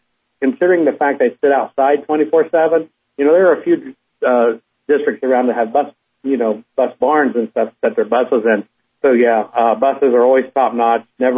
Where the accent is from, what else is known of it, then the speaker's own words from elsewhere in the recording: Antonia, Missouri, United States; I remember back in the day when I rode bus, I'm from Antonia, and most of our bus drivers were small farmers.